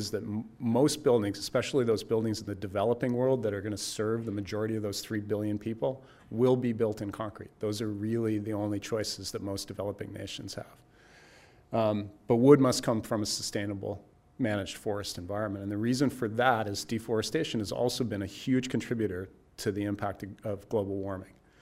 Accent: Canada; as a Canadian

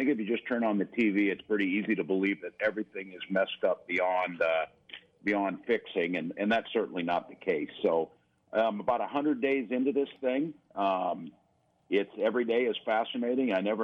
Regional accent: Nebraska, United States; As you know, I grew up in Nebraska, and turkeys are pretty plentiful

